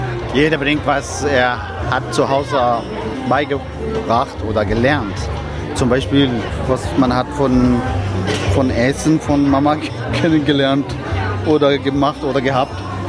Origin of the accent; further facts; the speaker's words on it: Syria; ich komme aus Syrien.